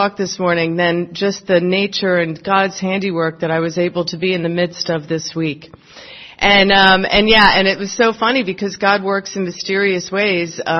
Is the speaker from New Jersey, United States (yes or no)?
yes; New Jersey, United States; made the mistake that I'm actually really from Florida. I'm not. I think my accent is the dead giveaway. Big Irish Catholic family.